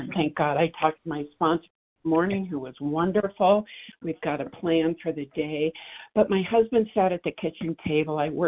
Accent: Montana, United States; Okay, I am from Montana, and this is the only second time I've spoken, so a little nervous.

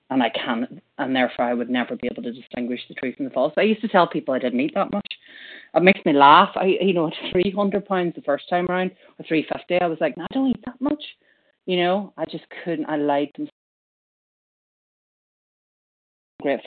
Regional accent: Ireland; now in United Kingdom; recovered, not cured, compulsive overeater. I'm Irish, living in the UK.

